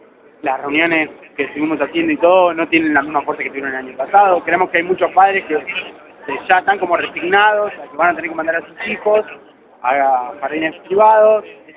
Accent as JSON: {"language": "Spanish", "region": "Buenos Aires", "country": "Argentina", "said": "soy de Villa Urquiza, soy docente"}